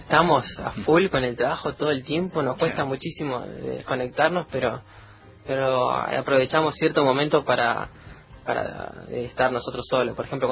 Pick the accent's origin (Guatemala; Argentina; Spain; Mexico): Argentina